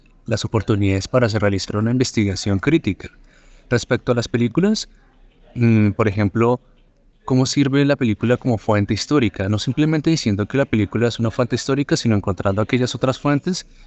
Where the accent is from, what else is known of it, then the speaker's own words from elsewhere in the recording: Colombia; Eso muestra mucho lo que nosotros somos como colombianos.